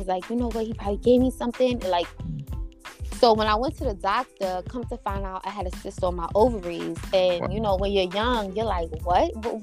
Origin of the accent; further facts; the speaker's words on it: Jamaica; now in New York, United States; But see, we're West Indian, right? So certain herbs, they didn't have it in the United States. So my grandmother had to send the herbs to I live in New York. So she had to send this from Jamaica to New York.